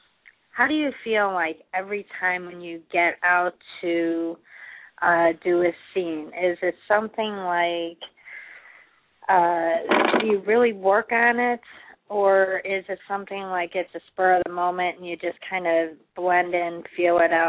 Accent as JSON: {"language": "English", "town": "Chicago", "region": "Illinois", "country": "United States", "said": "I'm from Chicago."}